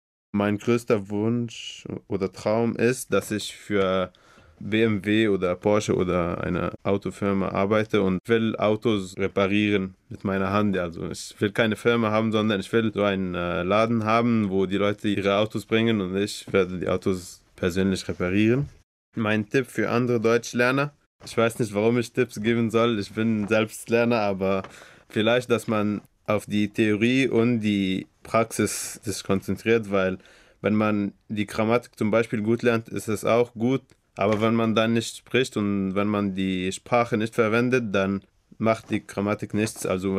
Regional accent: Egypt; German is a second language; ich komme aus Ägypten. Ich wurde am 9. Dezember 2000 geboren.

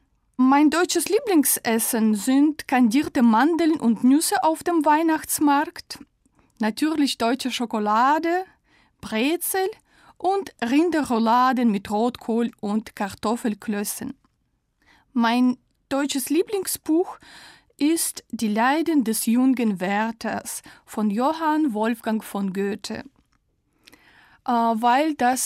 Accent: Russia; Ich komme aus Russland, aber ich wohne nicht in Moskau oder St. Petersburg. Ich wohne in Sibirien, in der Stadt Ulan-Ude.

